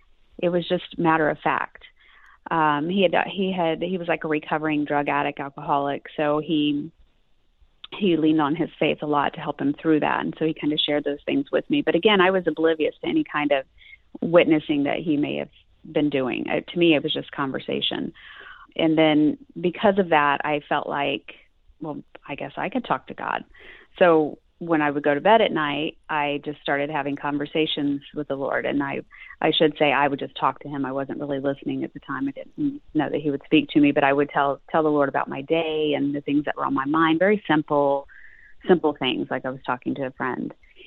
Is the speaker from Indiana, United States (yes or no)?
yes; Connersville, Indiana, United States; also born or lived in Newcastle / Richmond; Well, I was born, raised here in Indiana, the Midwest. I was born in Newcastle, lived in Richmond, Indiana, and then moved to Connersville, Indiana, which is kind of its neighbor to the south.